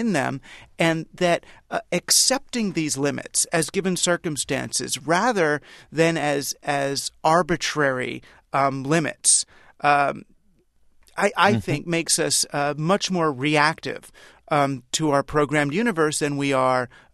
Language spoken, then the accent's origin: English; New York City, New York, United States; I grew up in New York City